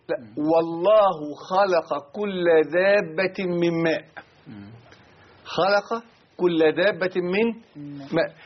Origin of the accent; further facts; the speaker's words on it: Egypt; كعرب أو كمصري